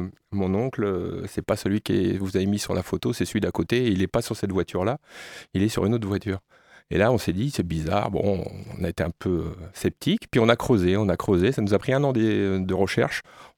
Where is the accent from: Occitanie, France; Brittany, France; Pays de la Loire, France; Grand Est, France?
Pays de la Loire, France; Le Mans; born there; Moi, je suis né au Mans, j'ai vécu avec les 24 heures du Mans, maintenant je ne suis plus au Mans.